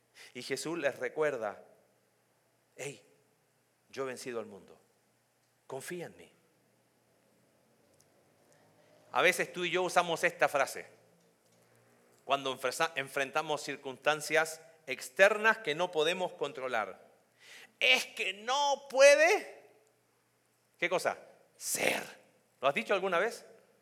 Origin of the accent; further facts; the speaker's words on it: Chile; Saben que chilenos y argentinos hacemos bromas con eso.